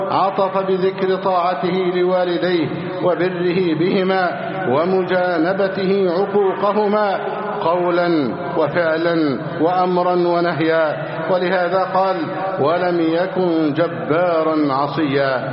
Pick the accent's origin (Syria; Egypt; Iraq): Egypt; اللهم احفظ بلدنا مصر أمنا أمانا